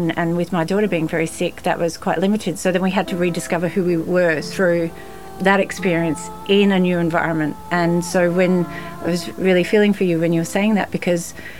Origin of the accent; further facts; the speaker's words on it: Australia; being an Australian, we have a very open culture. And so even though I left home when I was 12, I live with all different types of people.